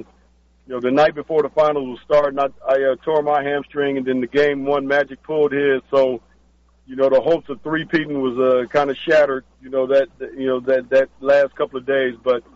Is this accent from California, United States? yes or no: yes; Los Angeles, California, United States; if there was any coaching job that I wanted, it was, to coach in Los Angeles, my hometown, the team that I loved for so many years